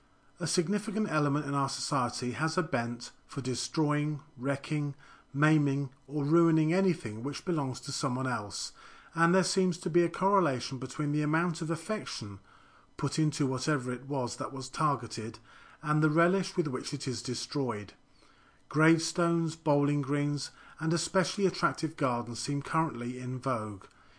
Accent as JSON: {"language": "English", "country": "United Kingdom", "lives_now": "South Korea", "said": "I do feel one is less likely to be a victim in Korea than in the UK, my home country"}